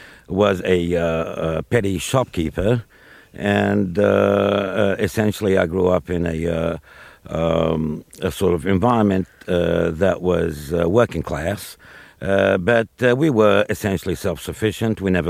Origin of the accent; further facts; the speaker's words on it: Beirut, Beirut Governorate, Lebanon; I'm your typical, indeed quintessential street kid when I was growing up in Beirut.